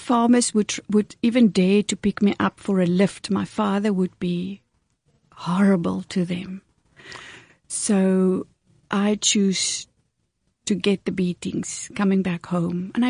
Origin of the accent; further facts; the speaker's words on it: Coles River, South Africa; first language Afrikaans; English is a second language; when I was growing up in Coles River on a farm, in a normal Afrikaans family with siblings and parents in the house.